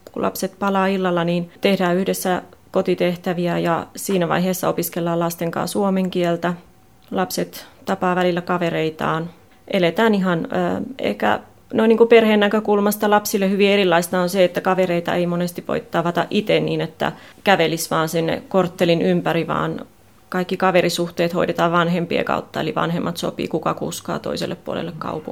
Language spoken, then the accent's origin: Finnish; Lappeenranta, South Karelia, Finland; minä olen myös lappeenrantalainen